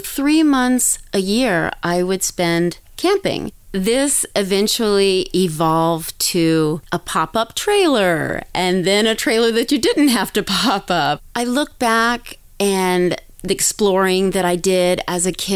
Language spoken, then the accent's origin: English; Daytona Beach, Florida, United States; Yeah, I grew up in Daytona Beach, Florida